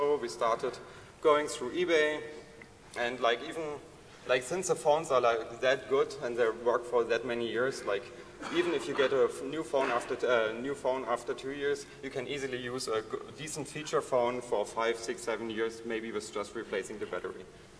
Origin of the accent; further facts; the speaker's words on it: Germany; because we are from Germany, Germany is in Europe, okay, Europe is, of course, in the world